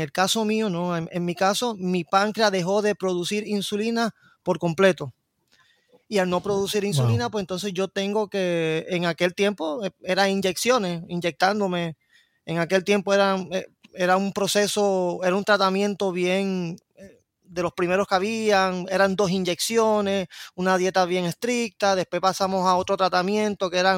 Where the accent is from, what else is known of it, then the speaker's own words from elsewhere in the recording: San Sebastián, Puerto Rico; Sí, pues yo soy original de San Sebastián siempre.